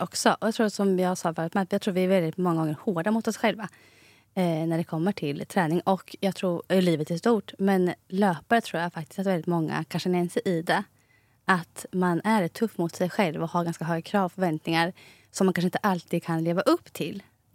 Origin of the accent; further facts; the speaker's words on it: Motala, Östergötland, Sweden; now in Vadstena, Sweden; Bor i Vadstena nu med sambo och 2 barn.